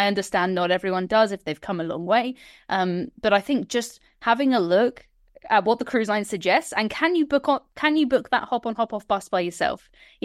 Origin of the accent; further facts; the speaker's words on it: England, United Kingdom; as soon as I say hello in another language, they realize I'm English and they just ask me something in English.